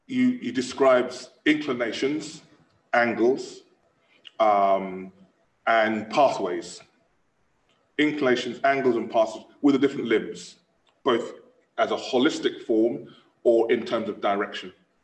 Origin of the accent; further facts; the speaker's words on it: London, United Kingdom; I was born in Clapham, London. I'm a Londoner, South London boy.